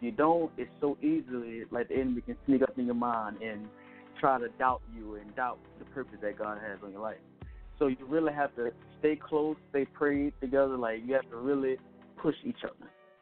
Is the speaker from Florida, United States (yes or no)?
yes; Williston, Florida, United States; I'm from Williston, Florida.